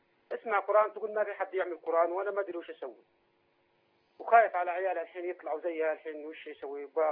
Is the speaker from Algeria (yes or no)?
no; Egypt; now in Saudi Arabia; أنا مصري ومقيم هنا في السعودية